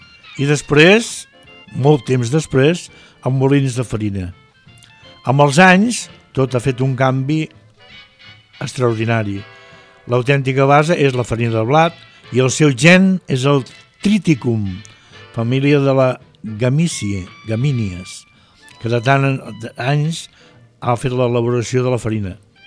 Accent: Reus, Catalonia, Spain; Jo que soc de Reus

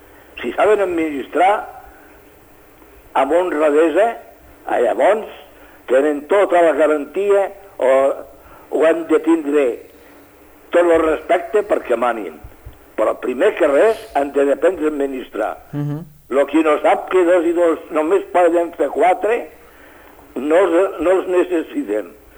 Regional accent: Catalonia, Spain; Catalans, tenim l'obligació de demostrar que som catalans

